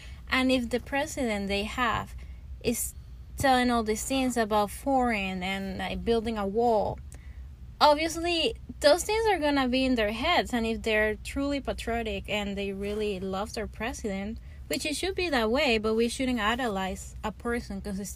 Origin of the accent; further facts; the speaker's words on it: Venezuela; And I come from Venezuela, where there is obviously a lot of violence and gun